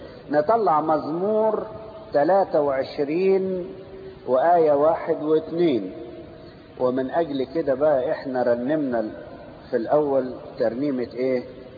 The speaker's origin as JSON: {"language": "Arabic", "country": "Egypt", "said": "في مثل يقولوه عندنا في مصر، مش عارف عارفينه ولا لأ، أو عندكم زي ولا لأ"}